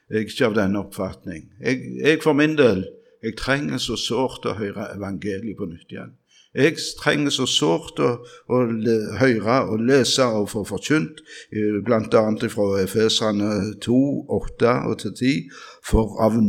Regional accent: Randaberg, Rogaland, Norway; Det var en sang som jeg lærte i ungdommen, med sang i ungdomsmusikken hjemme på Randaberg

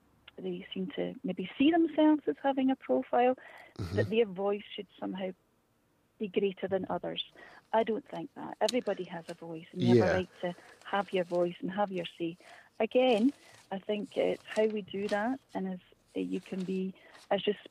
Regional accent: Scotland, United Kingdom; we're Scottish

